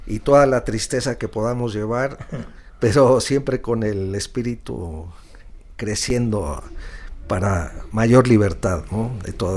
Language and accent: Spanish; Mexico; Queremos identificarnos, en mi caso, como mexicanos, pero haciendo blues, jazz y rock, ¿no?